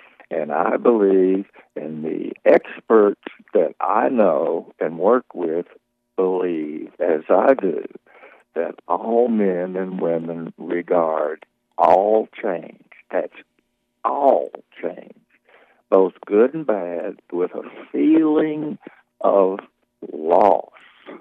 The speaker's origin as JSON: {"language": "English", "region": "Tennessee", "country": "United States", "tie": "born or raised there"}